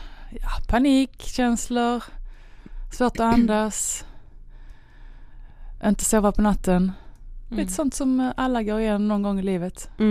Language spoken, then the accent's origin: Swedish; Malmö, Skåne, Sweden; moved away as an adult; also born or lived in Los Angeles / London; Ja, född och uppvuxen i Malmö.